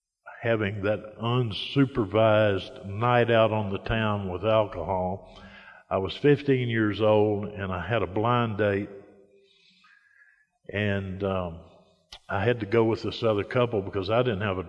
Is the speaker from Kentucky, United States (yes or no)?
yes; Sebree, Kentucky, United States; I was actually from Sebree, which is a much smaller town than Madisonville.